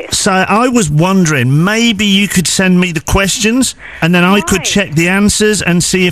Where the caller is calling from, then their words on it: Melbourne, Victoria, Australia; I'm calling from Melbourne.